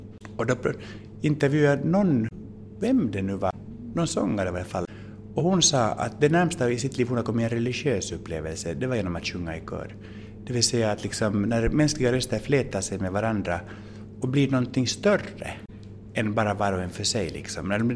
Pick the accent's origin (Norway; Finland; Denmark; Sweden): Finland; Jag är ju själv finlandssvensk och jag har under hela min uppväxt och barndom varit ganska mycket i Vasa av olika orsaker.